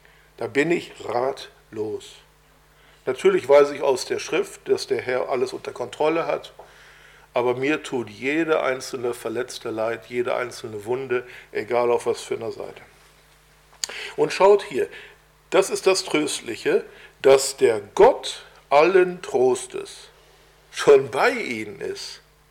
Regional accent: Bochum, North Rhine-Westphalia, Germany; ich komme ja aus Nordrhein-Westfalen, da gehörte sich das, da war man, ich komme aus Bochum

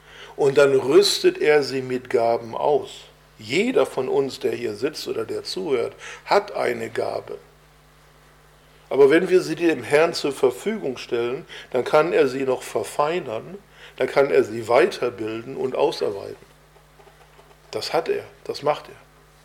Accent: Bochum, North Rhine-Westphalia, Germany; ich komme ja aus Bochum, wie ihr wisst, und ich war damals schon gut dabei in der Gemeinde, aber ich war noch nicht wirklich gläubig.

